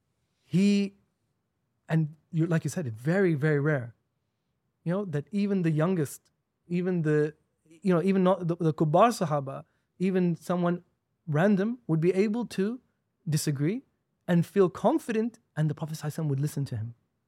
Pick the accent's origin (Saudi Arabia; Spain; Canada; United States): Saudi Arabia; I grew up in Saudi, so we used to go since before my memories.